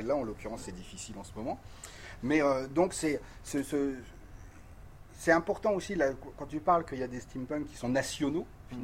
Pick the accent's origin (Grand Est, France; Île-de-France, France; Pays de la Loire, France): Grand Est, France; Nancy; Je suis de Nancy, c'est une école que je connais bien.